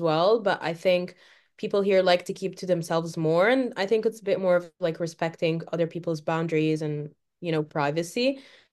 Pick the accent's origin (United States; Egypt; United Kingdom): Egypt; Cairo, Cairo Governorate; first language Arabic; English is a second language; So I'm from Egypt. I come from the city Cairo, which is like the capital, and our main language is Arabic, and we speak like an Egyptian dialect, so it's like still Arabic, just a little bit different. And I'm born and raised there.